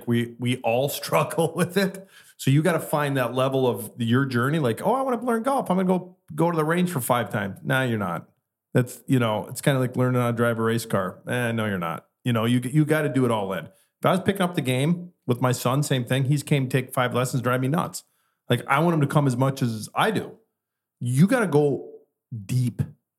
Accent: Minnesota, United States; I mean, being from Wisconsin, I'm from Minnesota.

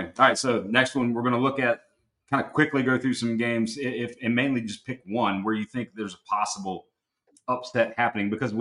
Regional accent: West Virginia, United States; I'm going to my home state and the proud West Virginia Mountaineers

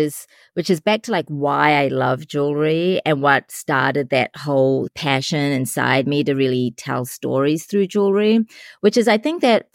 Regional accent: New Zealand; I'm South Asian, I'm Sri Lankan Tamil by origin. I was born and raised in New Zealand. I'm of South Asian descent.

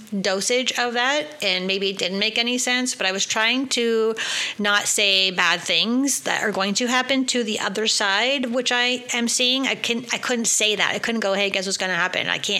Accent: Canada; That's me, even though I'm Canadian. We got our own problems over here, guys.

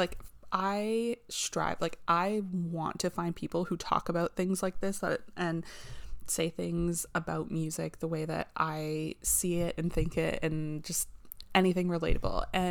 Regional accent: Ontario, Canada; But I'm from Canada, Ontario. Currently, I'm about an hour and a half, roughly we'll say 2 hours away from Toronto. But where I actually am from, I'm about like 6 to 7 hours away.

